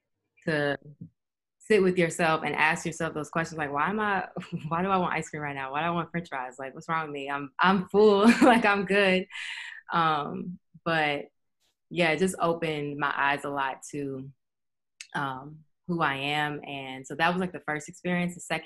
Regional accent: Louisville, Kentucky, United States; because like I'm from Kentucky. I'm from Louisville, Kentucky, and it's, you know, fried chicken everywhere. And like, you grow up and you eat sausage and bacon as for breakfast.

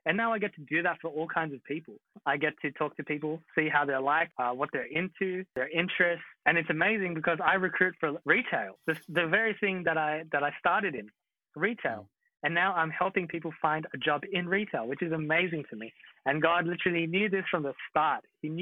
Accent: Philippines; So being Filipino and whatever, Asian, education equals success, right?

